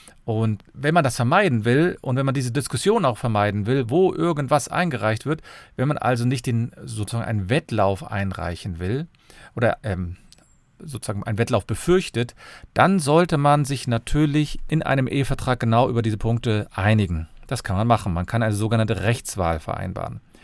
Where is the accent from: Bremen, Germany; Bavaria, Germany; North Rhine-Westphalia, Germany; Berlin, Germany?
North Rhine-Westphalia, Germany; Cologne